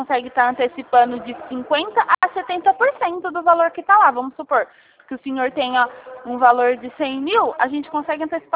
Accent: São Paulo, Brazil; eu sou de São Paulo, do estado de São Paulo.

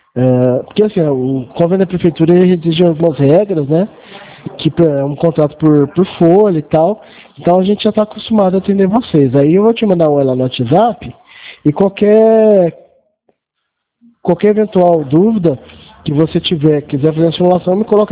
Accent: Franca, São Paulo, Brazil; Eu sou de Franca, tá?

